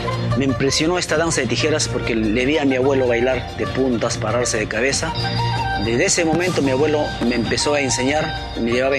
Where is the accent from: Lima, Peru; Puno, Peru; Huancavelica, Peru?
Huancavelica, Peru; soy del departamento de Huancavelica, Perú.